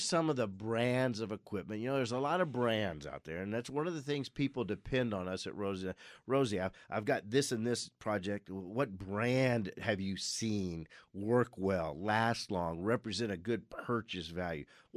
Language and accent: English; Louisiana, United States; You know, I'm from South Louisiana, and you have to have it completely screened in.